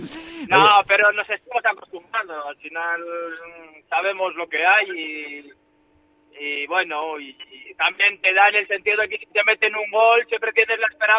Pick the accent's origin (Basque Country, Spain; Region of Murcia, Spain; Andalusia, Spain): Basque Country, Spain; Sestao; me he formado en la cantera, soy de ahí, soy de Sestao.